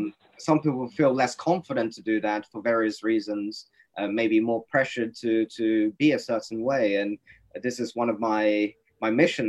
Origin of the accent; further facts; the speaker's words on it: Norway; It's a very community focused in a kind of small town that I grew up in Norway